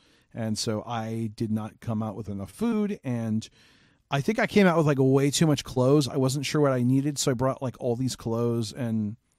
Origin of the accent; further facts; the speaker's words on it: Chicago, Illinois, United States; I grew up in Chicago. I still live here.